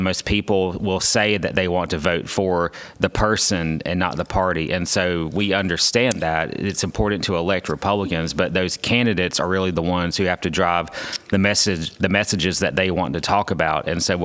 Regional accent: North Carolina, United States; I grew up in North Carolina. I'm a lifelong North Carolinian, and I've lived all over the state working campaigns and working in media as well.

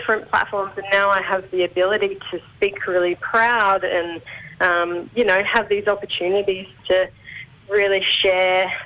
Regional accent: Rockhampton, Queensland, Australia; growing up in Rockhampton on Darumbal Country there, I just thought the only pathway into dance was working with a ballet company.

